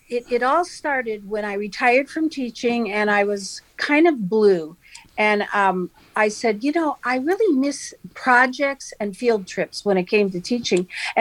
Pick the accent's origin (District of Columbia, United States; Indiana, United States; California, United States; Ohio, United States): Indiana, United States; Hammond; also born or lived in Vermont; I grew up in Hammond, and I became a teacher in the 70s. out in Vermont. I went to IU and then I moved out to Vermont for a couple of years and then came back here because the money was better and I missed Northwest Indiana